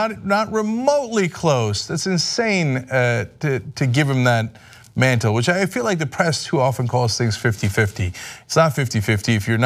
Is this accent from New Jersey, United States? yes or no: yes; New Jersey, United States; since I'm from Jersey. Ironically, I grew up as a liberal Republican in New Jersey, but no such thing exists anymore.